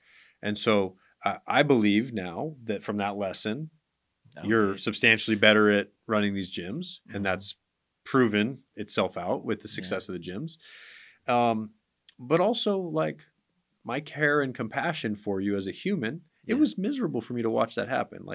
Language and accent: English; Alaska, United States; And I grew up in Alaska. It took like 4 minutes for the water to warm up.